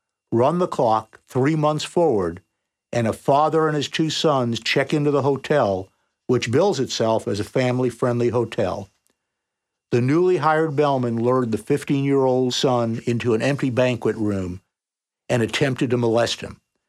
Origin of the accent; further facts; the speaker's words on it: Connecticut, United States; He was from Connecticut. I was from Connecticut.